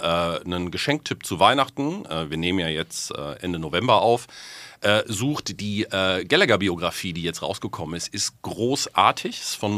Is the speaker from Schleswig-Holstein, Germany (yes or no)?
no; Herdecke, North Rhine-Westphalia, Germany; also born or lived in Hagen / Dortmund; Ich komme aus Herdecke, also Hagen geboren, habe mich dann 3 Kilometer nach Norden gearbeitet, bin in Herdecke im schönen Ruhrtal aufgewachsen und habe es dann noch ein paar Kilometer weiter nördlich nach Dortmund geschafft.